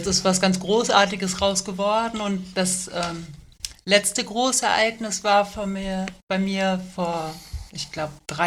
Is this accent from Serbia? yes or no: yes; Serbia; now in Germany; Ich war jetzt auch, ich glaube, dieses Jahr mit der in meiner Heimatstadt in Serbien und ja.